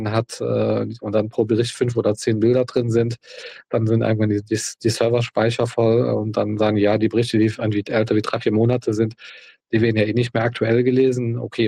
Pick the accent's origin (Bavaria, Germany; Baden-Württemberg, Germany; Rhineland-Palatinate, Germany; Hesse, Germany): Rhineland-Palatinate, Germany; hier bei uns im Ort, in der Maifeld, wo ich aufgewachsen bin